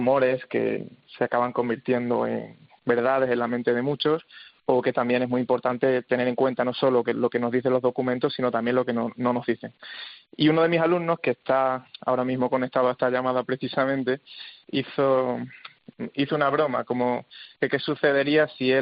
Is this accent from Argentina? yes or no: no; Cáceres, Extremadura, Spain; Yo soy de Cáceres, así que bueno, estuve un añito allí en La Mancha con mis alumnos de Tomelloso y al año siguiente, tras hacer las oposiciones en Extremadura, pues ya volví para mi zona.